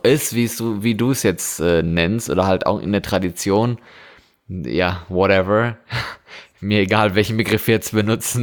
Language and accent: German; Germany; wenn man jetzt in meine alte Heimat in Deutschland guckt